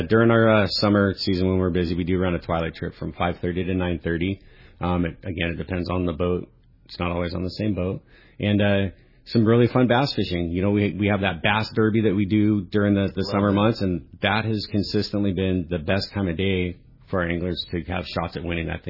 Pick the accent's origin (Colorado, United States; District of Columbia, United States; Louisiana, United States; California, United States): California, United States; San Clemente; I grew up in San Clemente, you know, seeing that thing open up and dump out.